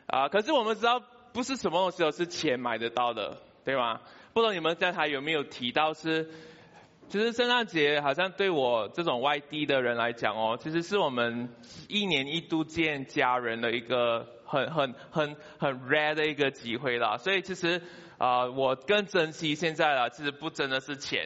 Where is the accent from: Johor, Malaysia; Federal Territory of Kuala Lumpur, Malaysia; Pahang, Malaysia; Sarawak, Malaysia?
Johor, Malaysia; Johor Bahru; now in Kuala Lumpur, Malaysia; 其实我在柔佛长大，我18年都是在 JB 长大，然后我前10年都是在 KL 这边做工啦。